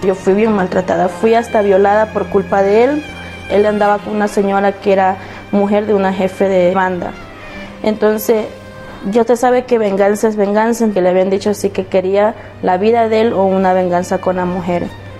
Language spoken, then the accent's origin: Spanish; Guayaquil, Guayas, Ecuador; Soy de Guayaquil y tengo 24 años.